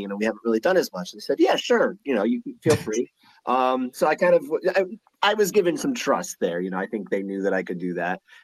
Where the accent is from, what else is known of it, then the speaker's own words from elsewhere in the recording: New Jersey, United States; Oh, Jersey, all my life, North Jersey.